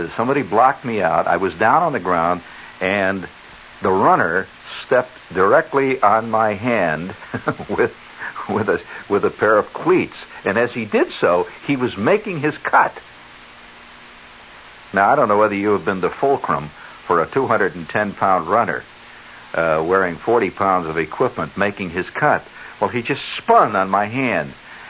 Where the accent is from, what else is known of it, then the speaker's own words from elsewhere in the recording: New York, United States; I'm a New Yorker, you know. It's in my cab-hailing hand.